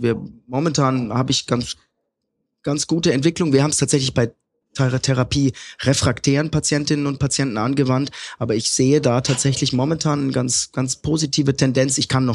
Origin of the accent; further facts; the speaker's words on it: Würzburg, Bavaria, Germany; Also ich bin ja in Würzburg groß geworden, das weißt du ja.